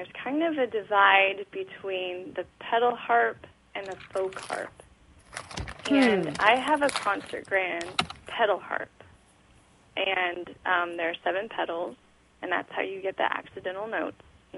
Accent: Wenatchee, Washington, United States; moved away as an adult; I grew up in Wenatchee, Washington. A small town in the middle of Washington State, And I was there until I was 18.

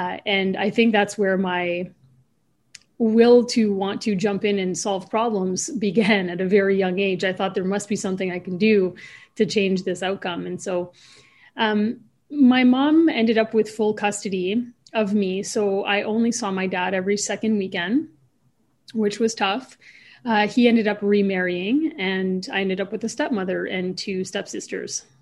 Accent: Ontario, Canada; I grew up in Northern Ontario, Canada. As you mentioned, I'm French Canadian Ojibwe. So First Nations Ojibwe. And my dad is from Quebec. That's the French part in me. And my mother is from Northern Ontario.

